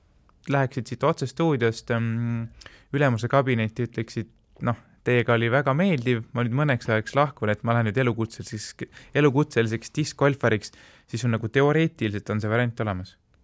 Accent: Pärnu, Pärnu County, Estonia; ma olen küll Pärnust pärit, aga ma käin viimasel, noh, selles mõttes piisavalt harva, kuna ma ei ela enam seal

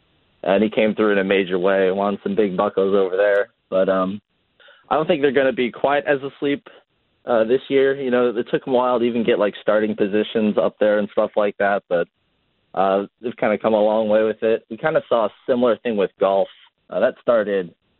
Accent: Indiana, United States; Oh no, I grew up in Indiana, if that tells you anything.

